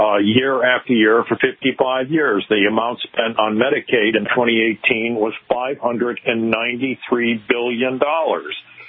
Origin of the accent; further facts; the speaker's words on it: United States; There is nothing that I, as an American, are going to be able to do about that.